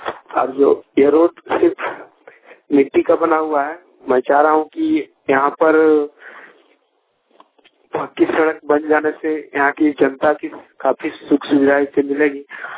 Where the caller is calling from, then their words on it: Karmatand, Jharkhand, India; मेरे गांव में आज से झारखंड राज्य अलग होने के बावजूद